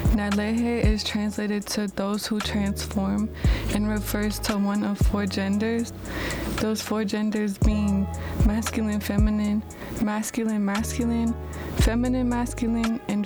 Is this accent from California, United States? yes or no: no; Minneapolis, Minnesota, United States; I'm 22 winters. I grew up in Southside, Minneapolis, and I'm from Oneida Nation.